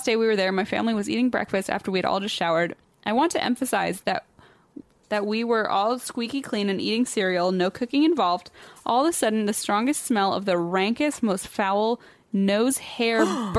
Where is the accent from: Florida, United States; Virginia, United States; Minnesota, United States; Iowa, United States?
Virginia, United States; Leesburg; I'm a fellow Nova native, born and raised in Leesburg, Virginia.